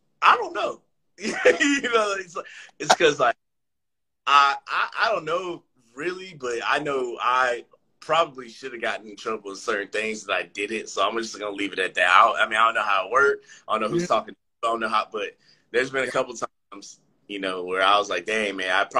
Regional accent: Atlanta, Georgia, United States; hey, bro, I'm from Atlanta. I ain't with this Panama City shit.

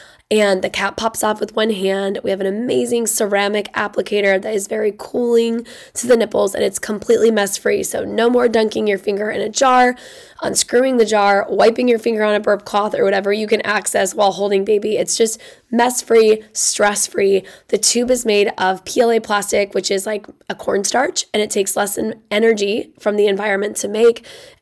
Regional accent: Indiana, United States; She is an Indiana girl, which I love because I am from Indiana

